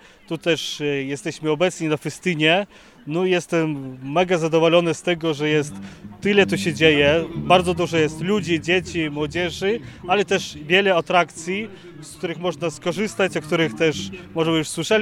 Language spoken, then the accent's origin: Polish; Belarus; pochodzę z Białorusi, jestem misjonarzem oblatem Maryi Niepokalanej